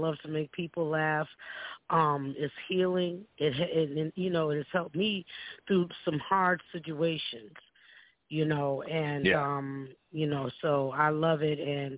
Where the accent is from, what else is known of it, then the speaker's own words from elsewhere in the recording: Stamford, Connecticut, United States; And because I'm from Stamford, so I figured it would probably be the same place my grandmother would take me from time to time.